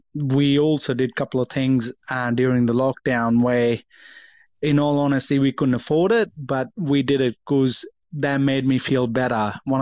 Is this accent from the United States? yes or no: no; India; And I tell them I'm from India.